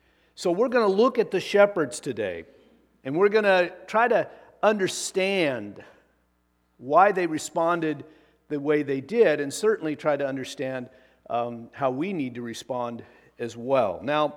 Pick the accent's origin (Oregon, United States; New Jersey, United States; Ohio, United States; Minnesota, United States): Oregon, United States; growing up in Eastern Oregon, we used to have a live nativity scene.